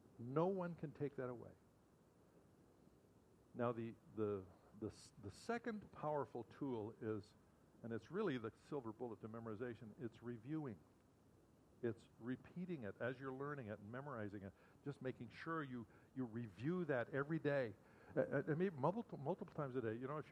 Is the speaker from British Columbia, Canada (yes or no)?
yes; British Columbia, Canada; We did a presentation of the book of Galatians together on June 20th in my hometown in British Columbia.